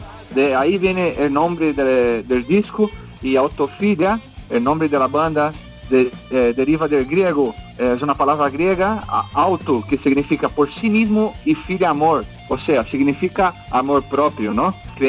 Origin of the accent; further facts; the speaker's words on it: Brazil; Spanish is a second language; moved away as an adult; now in Spain; yo soy brasileño, yo llevo acá en España más de 20 años. El acento no se me quita, es algo ya que lo doy por asimilado.